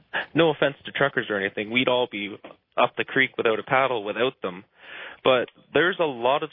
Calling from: Calgary, Alberta, Canada; calling from Calgary, Alberta. How's it going?

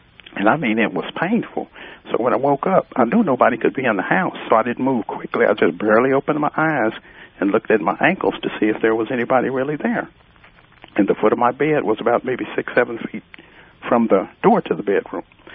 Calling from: El Reno, Oklahoma, United States; I'm calling from a little bitty town called El Reno, Oklahoma.

